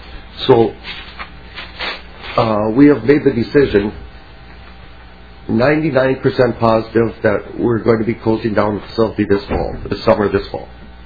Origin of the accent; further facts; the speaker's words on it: Boston, Minnesota, United States; I'm from Boston, Minnesota, about 275 miles northwest of here.